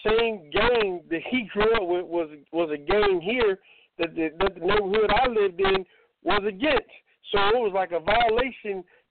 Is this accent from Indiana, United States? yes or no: yes; Indianapolis, Indiana, United States; we both are from the Midwest. He's from Chicago. I'm from Indianapolis.